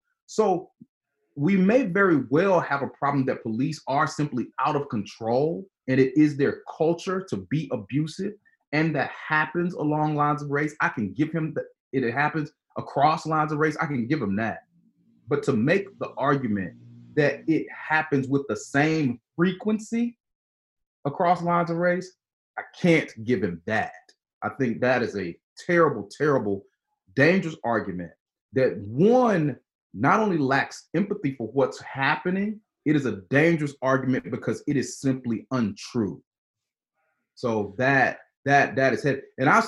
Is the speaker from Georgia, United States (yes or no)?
yes; Georgia, United States; after witnessing Ahmaud Arbery down in my home state of Georgia be shot to death in the street while jogging.